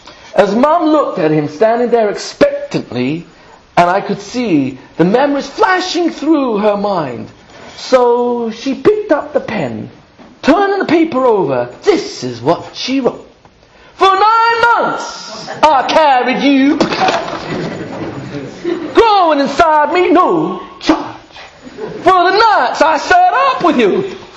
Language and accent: English; England, United Kingdom; I remember growing up in England